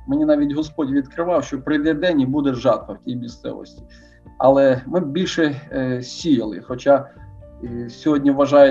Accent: Rivne Oblast, Ukraine; moved away as an adult; also born or lived in Luhansk / Sverdlovsk; Ні, я з Рівненщини сам.

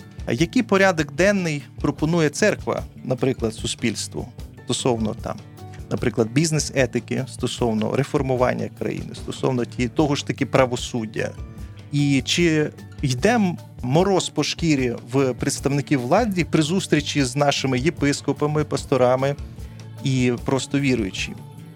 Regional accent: Kyiv, Ukraine; я киянин, я тут народився

